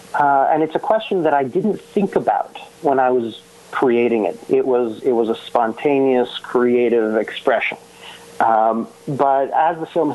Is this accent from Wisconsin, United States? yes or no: no; Massachusetts, United States; I grew up outside of the Jewish community, sort of. I went to Jewish day schools, but most of my friends lived in Brookline and Newton and Sharon, the major, you know, some of the major Jewish communities in Massachusetts.